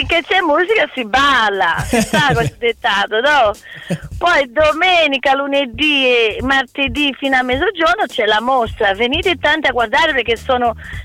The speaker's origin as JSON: {"language": "Italian", "country": "Brazil", "second_language": "Italian", "said": "non è mica bello parlare solo del mio paese"}